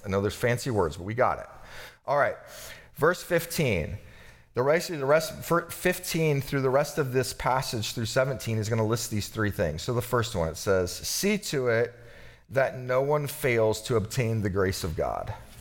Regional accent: California, United States; I remember being in I grew up in California, and it was a large church, and there's this thing called Sunday school.

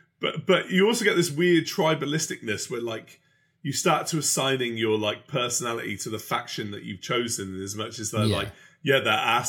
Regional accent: United Kingdom; it's the less cool things about being British is that reflection

